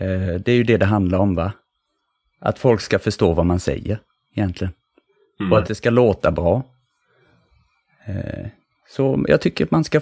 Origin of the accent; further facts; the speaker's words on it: Växjö, Kronoberg County, Sweden; accent: Småland dialect; Alltså jag är ju från Växjö.